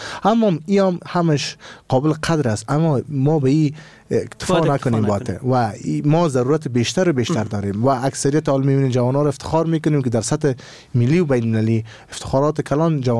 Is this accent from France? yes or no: no; Afghanistan; ما از این محوطه به نام جغرافی افغانستان هستیم